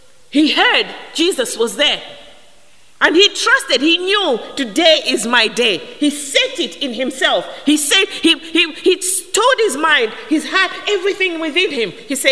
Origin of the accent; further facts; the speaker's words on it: Malawi; I said to you, I come from Malawi.